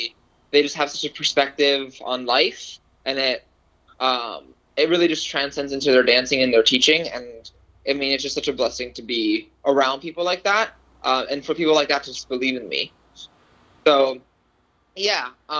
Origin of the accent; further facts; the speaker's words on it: Queens, New York, United States; first language ro; English is a second language; I'm Romanian. I'm a Romanian American. Hey. So Romanian is my first language. But I grew up in Queens, in New York.